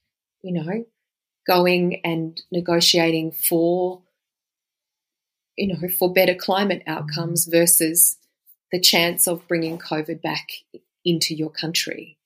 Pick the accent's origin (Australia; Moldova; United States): Australia; So, I mean, I obviously I'm an Australian, I am a lawyer